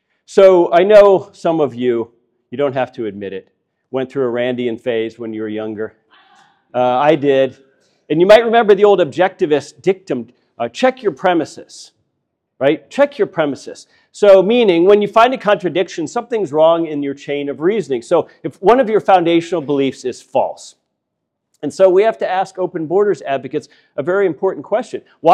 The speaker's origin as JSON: {"language": "English", "country": "United States", "said": "I'm American, that's my frame of reference"}